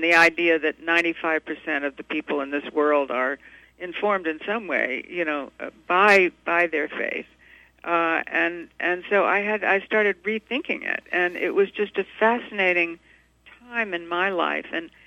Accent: Savannah, Georgia, United States; accent: southern; also born or lived in Louisiana; You know, if I get very tired or have too much to drink, I suddenly get my southern accent back. I'm from Savannah, Georgia.

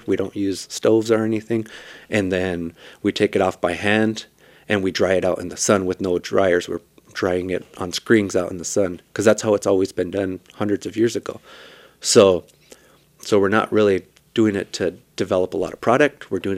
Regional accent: Winnebago, Nebraska, United States; So my background, I was born and raised in Winnebago. I'm a tribal member there

